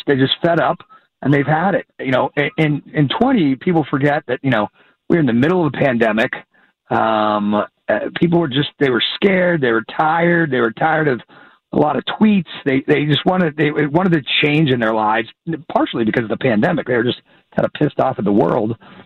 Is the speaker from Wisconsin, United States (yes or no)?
no; Pennsylvania, United States; I grew up in Beaver County, right, in the other part of the state, and spent a great deal of time traveling around the Commonwealth.